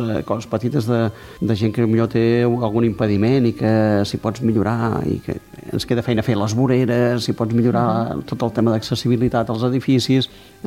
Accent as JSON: {"language": "Catalan", "town": "Sant Celoni", "region": "Catalonia", "country": "Spain", "said": "la gent de Sant Soni a vegades ens en donàvem una mica de vergonya"}